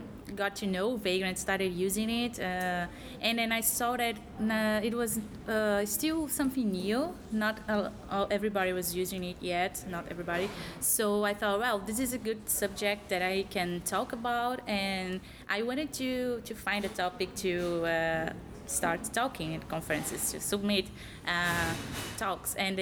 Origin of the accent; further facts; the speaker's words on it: Brazil; now in Amsterdam, Netherlands; because I am from Brazil. I moved here to Amsterdam in the end of 2012